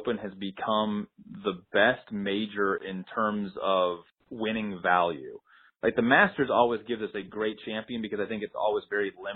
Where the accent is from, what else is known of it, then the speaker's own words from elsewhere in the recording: Wisconsin, United States; I mean, as a Midwesterner, and I guess Wisconsin kind of gets thrown into those of the rest of us, I mean, more of a Great Lakes state.